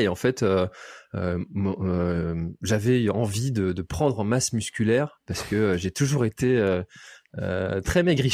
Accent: Brittany, France; je suis breton

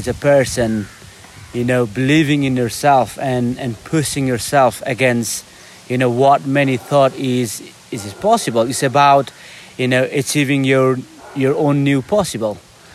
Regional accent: Nepal; English is a second language; I'm from Nepal, I'm brown, and I'm going on this selection.

